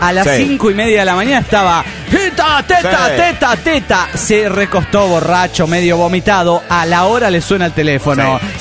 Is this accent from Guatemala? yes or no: no; Delicias, Chihuahua, Mexico; now in Ciudad Juárez, Mexico; Respecto a la pregunta del pirata sobre mi ciudad natal, Delicias, Chihuahua.